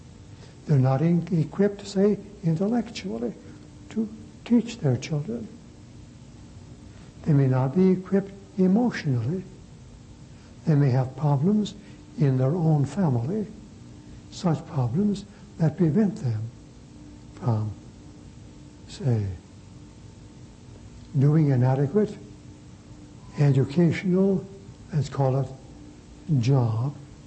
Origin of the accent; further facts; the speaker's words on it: United States; How blind we can be to the deepest need of not thousands but millions of our fellow Americans.